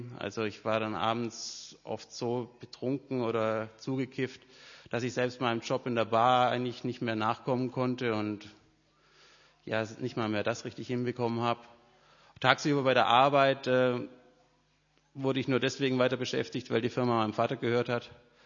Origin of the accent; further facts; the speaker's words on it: Mühlacker, Baden-Württemberg, Germany; also born or lived in Stuttgart / Pforzheim; Ich bin geboren in Stuttgart, also ich komme gar nicht so weit weg von hier. Ich bin aufgewachsen in Mühlacker und habe dann so in Pforzheim meine Jugend verbracht.